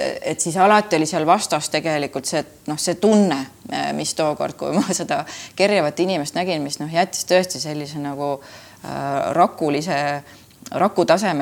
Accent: Kuressaare, Saare County, Estonia; Kuressaare on juba ju ka Saarema ääres ja Kuressaarest ma pärit olen, kuigi mu isatalu on praegu seal Kaarmakandis.

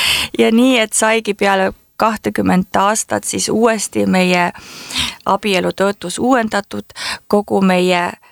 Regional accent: Saare County, Estonia; ma tahan alati tulla ka Saaremaale, kuna ma ju siit pärit olen.

